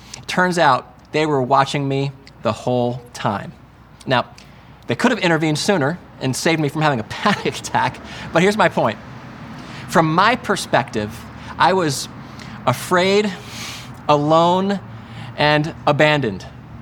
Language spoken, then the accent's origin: English; East Coast, United States; I grew up on the East Coast, and when I was a little kid, I used to love to go to the beach, the Jersey Shore